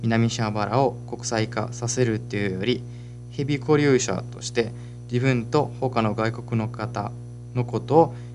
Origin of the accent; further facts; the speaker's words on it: Italy; Japanese is a second language; now in Japan; 実はお盆にお祝いをしないイタリアから来た私には、故人を迎え送るという儀式はいつも不思議だと思いました。